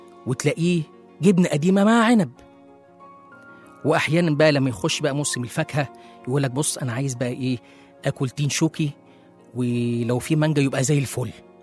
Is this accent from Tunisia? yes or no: no; Egypt; وإحنا كشعب مصري بنحب الأمثال وبنستخدمها كتير جدا في حياتنا.